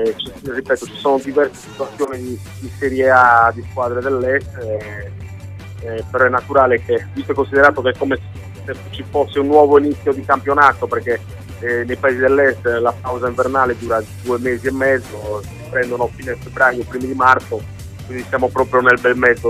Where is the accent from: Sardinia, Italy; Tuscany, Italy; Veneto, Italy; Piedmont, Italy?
Sardinia, Italy; sicuramente da sardo mi piacerebbe un giorno